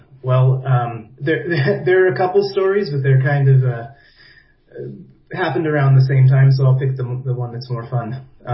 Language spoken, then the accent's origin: English; San Diego, California, United States; now in Belgrade, Serbia; I'm originally from there, but I've been living here.